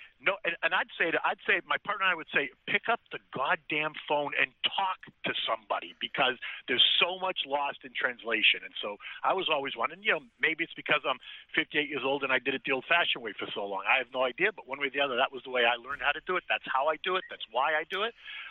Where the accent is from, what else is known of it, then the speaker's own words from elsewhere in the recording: Boston, Massachusetts, United States; now in New York, United States; Italian, well, really a Bostonian, but yeah, I've been in New York for 38 years, so so you could say I'm a New Yorker.